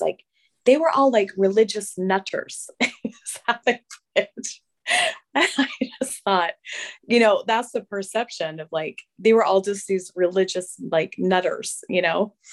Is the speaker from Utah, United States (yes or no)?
yes; Utah, United States; I know that I've lived a sheltered experience in some ways because growing up in Utah